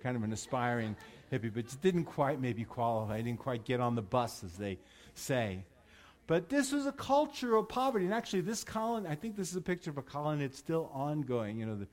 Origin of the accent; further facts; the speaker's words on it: New York, United States; I grew up in Long Island. My parents were children of immigrants